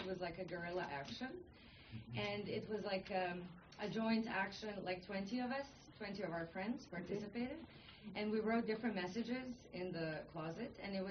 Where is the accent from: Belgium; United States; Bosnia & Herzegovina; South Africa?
Bosnia & Herzegovina; Sarajevo, Federation of Bosnia and Herzegovina; I come from Sarajevo